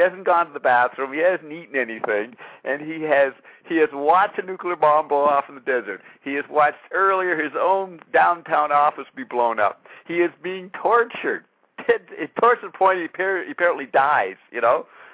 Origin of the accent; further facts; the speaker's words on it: Canada; I'm a Canadian. I'm not involved with the American politics. I'm not someone who grew up with it.